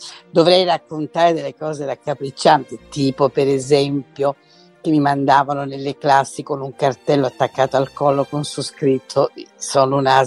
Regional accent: Rome, Lazio, Italy; moved away as an adult; Io sono nata a Roma, ho abitato a Roma fino all'età di 29 anni.

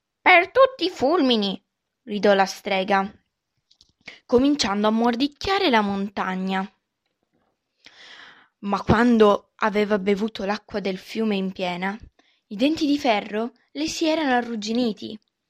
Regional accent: Catania, Sicily, Italy; sono di Catania e ho 11 anni.

